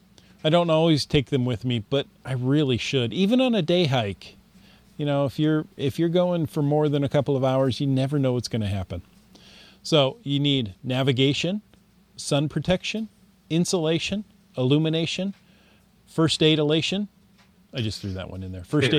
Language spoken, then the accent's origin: English; Midwest, United States; one of the things I learned growing up in the Midwest, good socks and shoes, if you keep your feet warm and dry, the rest of you follows.